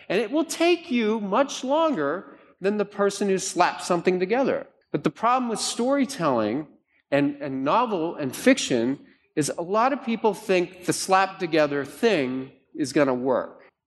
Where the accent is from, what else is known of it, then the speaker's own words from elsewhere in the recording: Ireland; I'm Irish, and there's no better storyteller than a drunk Irish guy at a bar.